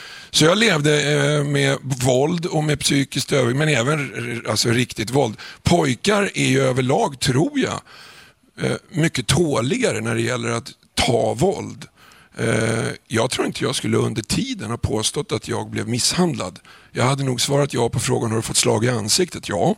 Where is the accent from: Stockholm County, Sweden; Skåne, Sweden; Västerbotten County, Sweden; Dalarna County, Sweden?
Stockholm County, Sweden; Vårby gård; Jag är från Vårby gård och där tycker man inte om poliser som regel.